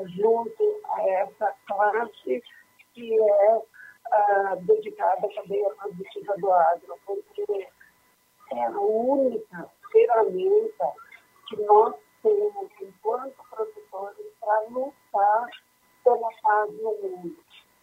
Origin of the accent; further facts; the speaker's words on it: Rio Grande do Sul, Brazil; moved away; eu saí do Rio Grande do Sul, destumoso, mudei para a Bahia